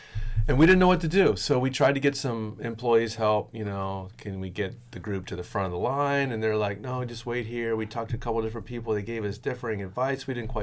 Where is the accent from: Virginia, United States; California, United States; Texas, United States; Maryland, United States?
Maryland, United States; Keep in mind, we're from Maryland, right? So, you know, East Coast Church, Mexico is a significant travel distance for us.